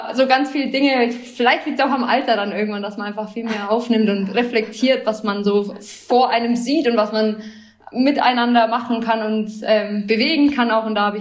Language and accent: German; Nuremberg, Bavaria, Germany; also born or lived in Fürth; Ich bin tatsächlich in Nürnberg geboren